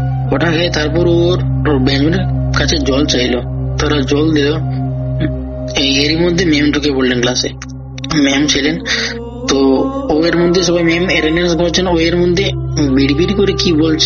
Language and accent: Bangla; Tripura, India; now in Kolkata, India; আমার বাড়ি ত্রিপুরাতে, কিন্তু বর্তমানে কর্মরতরে আমি কলকাতাতেই থাকছি।